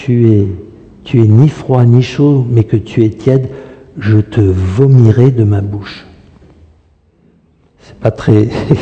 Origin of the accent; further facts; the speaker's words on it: United States; French is a second language; now in France; Quand je suis venu des États-Unis avec le désir de partager l'Évangile et que je me suis retrouvé en France avec ces Français arrogants